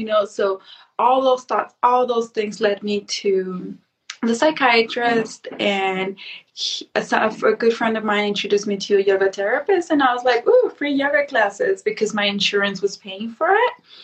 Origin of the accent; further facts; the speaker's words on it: Mexico; moved away as an adult; I was not always the sleep queen. Actually born and raised in Mexico in a small town. And after graduating, after working for a few years, I decided that I wanted to learn Chinese. So I saved money and moved to China.